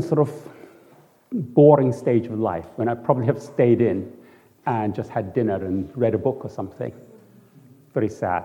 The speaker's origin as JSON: {"language": "English", "country": "Singapore", "said": "I come from Singapore. Singaporeans love food."}